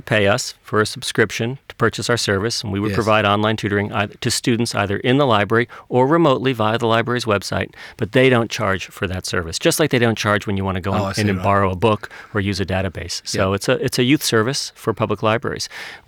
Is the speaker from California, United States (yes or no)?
no; New York, United States; now in Australia; You can probably tell by my accent, I'm actually not originally from here. Grew up in New York and moved back to Australia in early 2002 with my wife, who's from Sydney